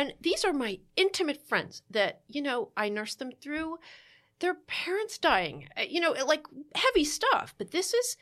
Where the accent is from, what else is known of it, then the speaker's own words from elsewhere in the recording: New Jersey, United States; I'm from New Jersey. There are many different variations of the word dick that you can use.